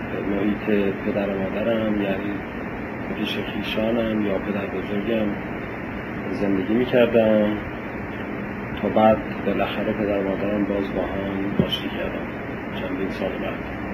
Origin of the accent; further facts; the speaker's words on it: Tehran, Tehran Province, Iran; born there; من در سال 1307-1928 در تهران به دنیا آمدم. خانواده من از طرف پدری خانواده کارمند دولت بود